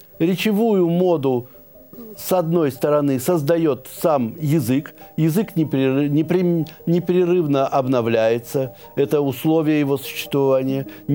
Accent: Siberia, Russia; я сибиряк, и в детстве слышал от простых людей, если что-то пересолено, говорили «галимая соль».

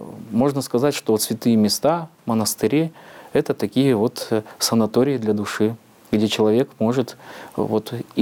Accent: Novosibirsk, Novosibirsk Oblast, Russia; Я говорю: «Да, я из России». «А откуда вы?» Я говорю: «Я из Новосибирска».

